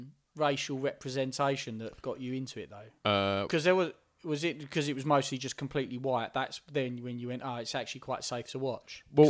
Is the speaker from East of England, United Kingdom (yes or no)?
yes; East of England, United Kingdom; growing up in Essex, most of the people I was hanging out with was white.